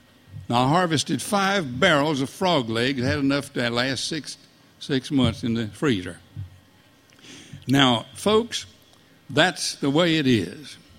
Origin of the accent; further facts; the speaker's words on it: Florida, United States; I was born and raised in Florida, and I learned that in some parts of the Florida, the land is flatter than in other parts.